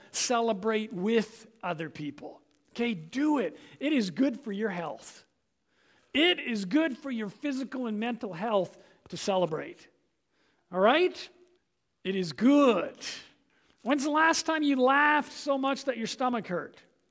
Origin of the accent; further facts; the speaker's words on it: England, United Kingdom; Now, I'm an Englishman, and there's something about being an Englishman, everything has to be proper, I think.